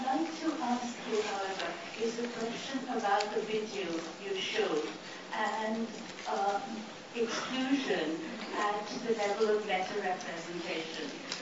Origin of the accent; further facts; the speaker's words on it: India; I'm from India, where I live and work there